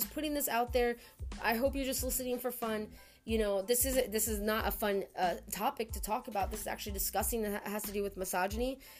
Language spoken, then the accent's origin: English; North Carolina, United States; And they lived in North Carolina. That's my home state, too.